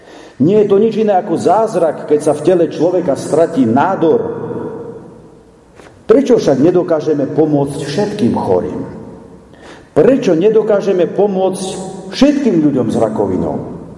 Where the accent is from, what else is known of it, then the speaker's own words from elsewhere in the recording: eastern Slovakia, Slovakia; Bol som minule doma na východe, kde žije môj rovesník a spolužiak.